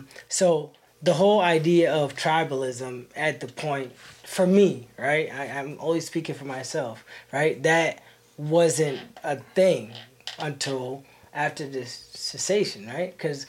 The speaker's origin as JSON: {"language": "English", "region": "New Hampshire", "country": "United States", "tie": "born or raised there", "said": "It wasn't a thing from where we grew up in the Northeast of New Hampshire."}